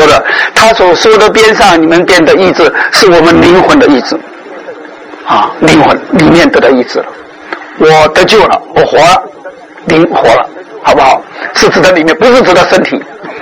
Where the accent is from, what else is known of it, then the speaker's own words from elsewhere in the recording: China; 我因为我是从大陆来的，可能你们没有听过